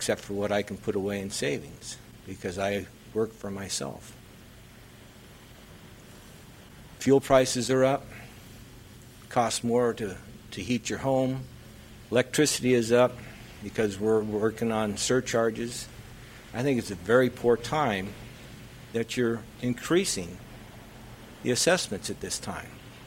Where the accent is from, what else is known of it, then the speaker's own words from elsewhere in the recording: California, United States; moved away; I'm from California. I moved up here 30-plus years ago.